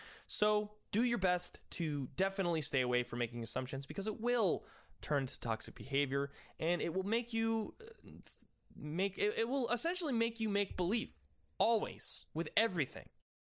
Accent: Canada; By the way, I'm Canadian.

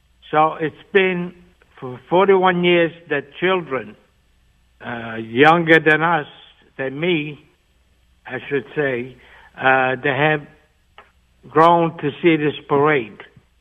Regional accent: Apulia, Italy; English is a second language; now in United States; I am from the Puglia region, which is on the Adriatic coast, same coast as Venice. Okay, and I came in 1961

